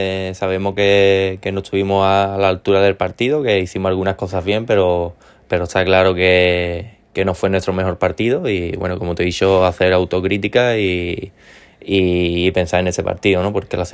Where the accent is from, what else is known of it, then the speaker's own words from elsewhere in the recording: Andalusia, Spain; yo soy de Andalucía